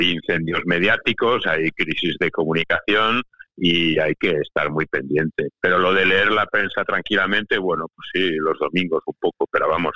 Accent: Spain; cada vez se tiene más conciencia de que no solo somos españoles, también somos europeos

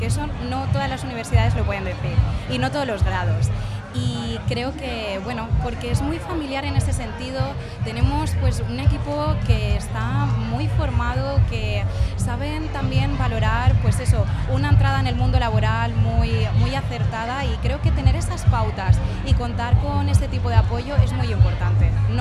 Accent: Alcoy, Valencian Community, Spain; yo soy de Alcoy realmente y bueno, son mis segundas fiestas aquí

